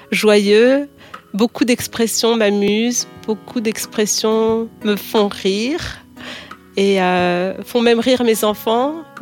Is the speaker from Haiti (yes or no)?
no; Paris, Île-de-France, France; now in Peterborough, Canada; Donc Peterborough est j'appelle ça une petite ville parce que je viens de Paris. C'est une ville de 80 000 habitants en Ontario. Très belle ville, entourée de lacs.